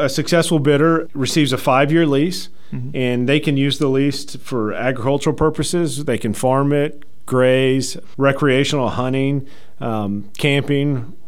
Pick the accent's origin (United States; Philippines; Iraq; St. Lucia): United States; Texas; moved away as an adult; now in Oklahoma, United States; My background, I grew up in Texas, and I've been in Oklahoma for 13 years now